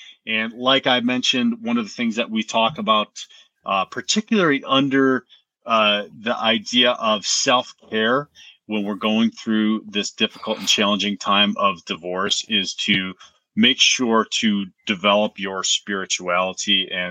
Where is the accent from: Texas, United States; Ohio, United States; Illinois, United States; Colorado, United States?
Colorado, United States; Denver; hailing from my hometown here in Denver, Colorado.